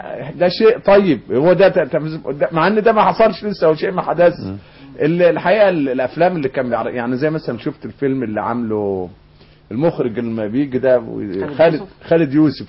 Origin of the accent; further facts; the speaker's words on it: Egypt; ده اشياء احنا يا مصريين يعني بنلفه في كل مناطق